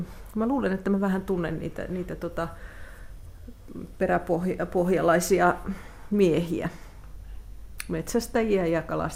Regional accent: Raahe, North Ostrobothnia, Finland; kun mä oon kotoisin Raahesta

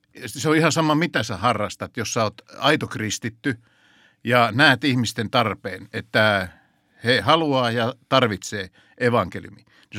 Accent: Kokkola, Central Ostrobothnia, Finland; also born or lived in Kannonkoski; Silloin kun olin poikanen, ja muutettiin Kannonkoskelta, mä oon syntynyt Kannonkoskella Keski-Suomessa, ja ne Pohjanmaalla sanoikin, että tuo yksi on vähän erilainen. Niin kun me muutettiin sinne Kokkolaan, niin äiti vei meitä Kokkolan helluntaiseurakunnan pyhäkouluun.

